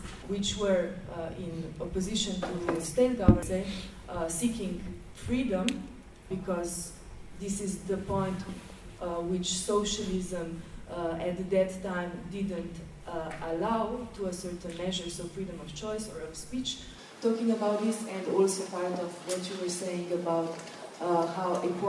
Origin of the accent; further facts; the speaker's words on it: Slovenia; English is a second language; I come from Slovenia, ex-Yugoslavia